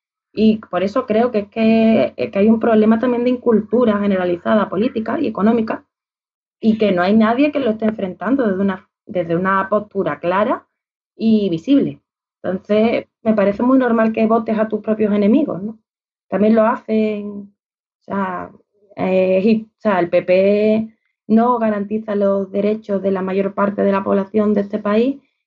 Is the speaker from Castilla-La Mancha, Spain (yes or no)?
no; Seville, Andalusia, Spain; aquí en Andalucía, yo soy de Sevilla